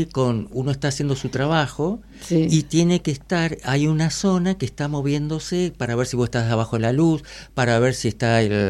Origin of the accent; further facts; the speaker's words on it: Rufino, Santa Fe, Argentina; Y soy de Rufino, de Santa Fe.